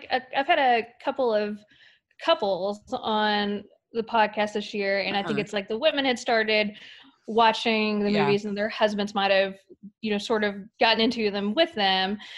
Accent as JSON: {"language": "English", "region": "Kentucky", "country": "United States", "said": "I'm from Kentucky originally, and I moved over to West Virginia, where I'm at now."}